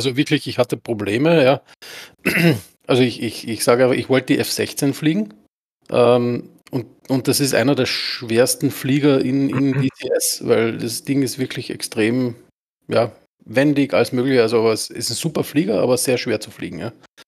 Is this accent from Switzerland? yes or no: no; Austria; bei uns in Österreich sagt man Vereinsmeierei.